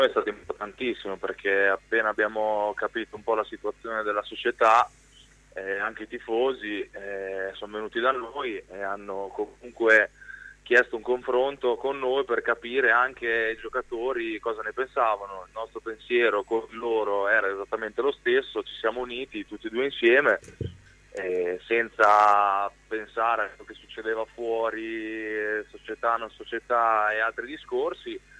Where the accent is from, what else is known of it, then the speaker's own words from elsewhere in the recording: Pesaro, Marche, Italy; io sono nato a Pesaro.